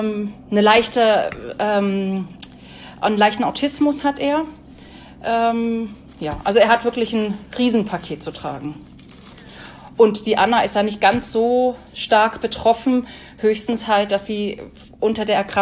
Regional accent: Lower Saxony, Germany

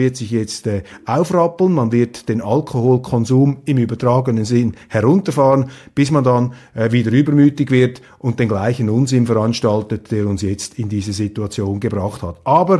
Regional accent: Switzerland; ich bin ein Schweizer

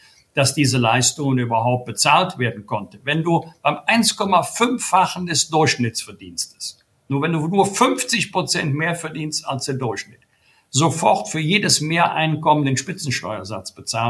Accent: Bergisch Gladbach, North Rhine-Westphalia, Germany; in meiner Heimatstadt Bergisch Gladbach

